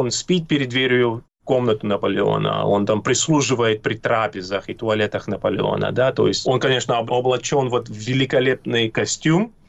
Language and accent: Russian; Tbilisi, Georgia; То, что он тбилисец, я как раз из Тбилиси, для меня это интересно.